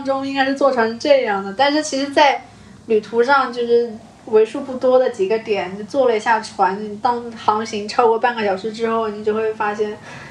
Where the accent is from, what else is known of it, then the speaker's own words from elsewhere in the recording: Mayang, Hunan, China; 我的家乡是麻阳嘛